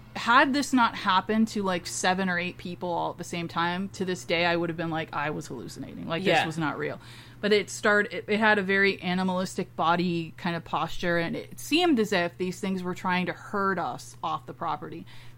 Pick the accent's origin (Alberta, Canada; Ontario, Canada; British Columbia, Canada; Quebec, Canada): Ontario, Canada; I'm from Canada, so Ancaster, Ontario.